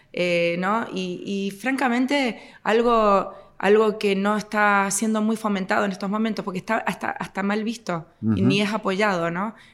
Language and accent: Spanish; Spain; me crié en España con un padre canario, una madre norteamericana, algo bastante particular, y los dos me enseñaron las dos culturas